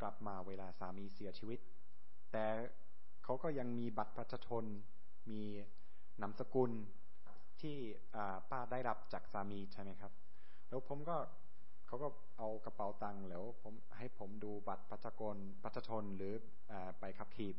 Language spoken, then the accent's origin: Thai; Germany; Thai is a second language; วันนี้ผมมาเทศนาเป็นคนเยอรมันเป็นชาวเยอรมันมาในคริสตจักรในประเทศไทย